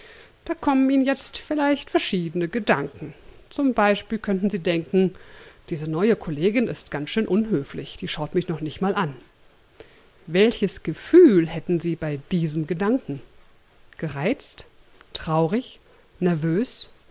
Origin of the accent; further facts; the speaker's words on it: Berlin, Germany; bevor ich morgen schon wieder losfahre in meine alte Heimat Berlin